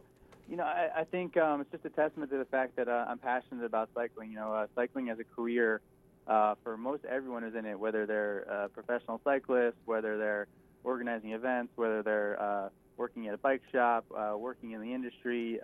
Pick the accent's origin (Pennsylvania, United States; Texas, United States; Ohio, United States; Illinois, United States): Pennsylvania, United States; Philadelphia; I grew up in Philadelphia, in the city, and I lived there till I was about six